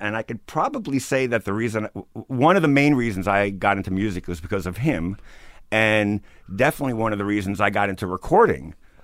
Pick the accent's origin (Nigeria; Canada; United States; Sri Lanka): United States; Brooklyn, New York; I grew up in Bensonhurst, Brooklyn.